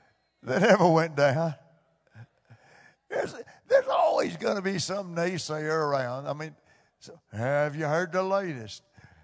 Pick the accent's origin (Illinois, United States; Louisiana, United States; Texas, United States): Texas, United States; Fort Worth; you got to remember, I was born in Fort Worth, raised in Fort Worth.